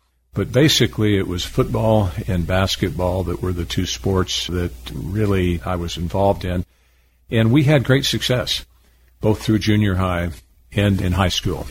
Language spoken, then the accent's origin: English; Norman, Oklahoma, United States; From the time we were younger, we were always in Sunday school, and it was an important part of my growing up in Norman.